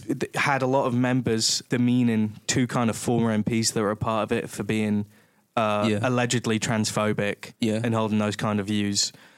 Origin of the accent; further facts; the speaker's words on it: North West England, United Kingdom; You know, growing up in Merseyside, it's bound to happen.